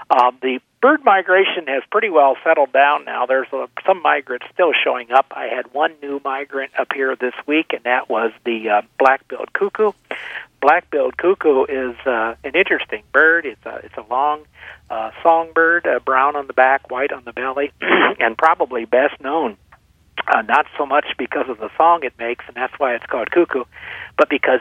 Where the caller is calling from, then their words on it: Sandstone, Minnesota, United States; I'm calling you from the Audubon Center near Sandstone, Minnesota.